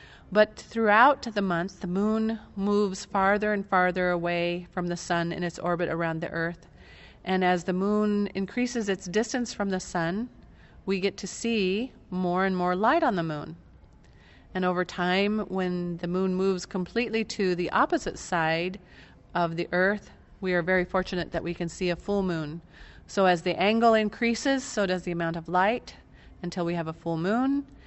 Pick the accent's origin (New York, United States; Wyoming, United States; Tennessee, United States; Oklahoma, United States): Wyoming, United States; Casper; from Casper, Wyoming